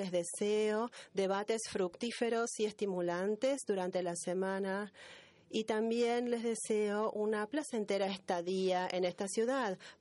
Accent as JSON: {"language": "Spanish", "town": "Beirut", "region": "Beirut Governorate", "country": "Lebanon", "tie": "born or raised there", "second_language": "Spanish", "said": "en Beirut, donde yo nací y crecí en una parte muy francesa de Beirut. Entonces, cuando yo era pequeño, era educado por monjas y se aseguraban de que yo hablase francés prácticamente todo el tiempo"}